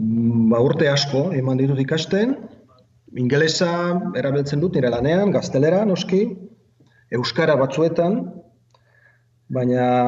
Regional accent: Czechia; first language Czech; Basque is a second language; Eta nire, bueno, euskara ez da nire ama hizkuntza, nire ama hizkuntza txikiera da, baina euskara asko gustatzen zait.

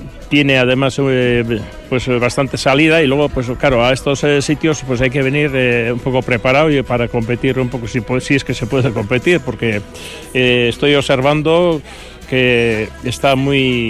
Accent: Ceanuri, Basque Country, Spain; soy de Ceanuri, vivo en Alto Barazar.

